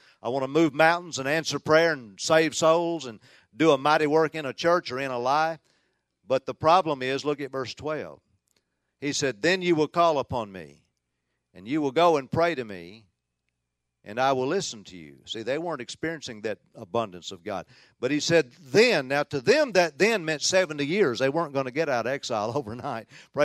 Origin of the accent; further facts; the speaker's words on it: Tennessee, United States; There was a lady in our family, Aunt Ruth was her name, where I grew up in Tennessee.